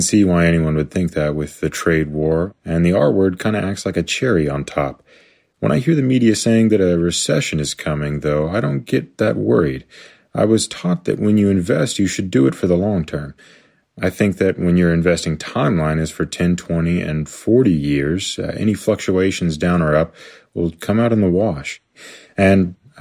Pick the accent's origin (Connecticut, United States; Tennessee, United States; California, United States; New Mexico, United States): Tennessee, United States; Memphis; I'm from Memphis, Tennessee.